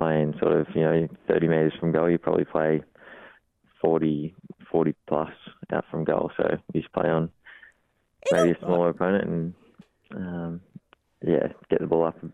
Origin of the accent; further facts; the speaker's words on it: Benalla, Victoria, Australia; I was born in Benalla, yeah. My parents moved there the day before I was born, so...